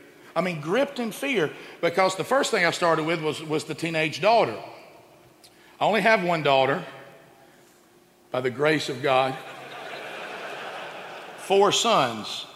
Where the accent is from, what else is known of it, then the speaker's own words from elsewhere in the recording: Oxford, Alabama, United States; my wife's from Gunnersville, Alabama, and I'm from Oxford, Alabama, Marshall County.